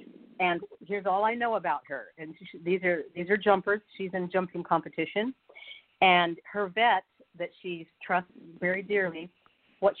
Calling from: California, United States; I'm from Northern California

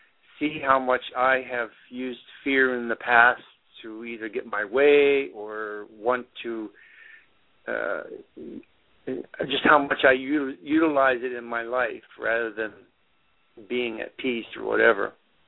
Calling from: Ithaca, New York, United States; in Ithaca.

